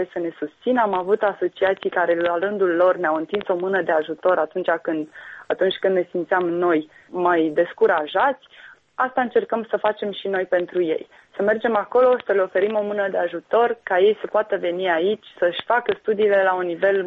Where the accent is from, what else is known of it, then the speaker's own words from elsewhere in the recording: Moldova; moved away as an adult; now in Romania; Noi suntem originari din Republica Moldova toți.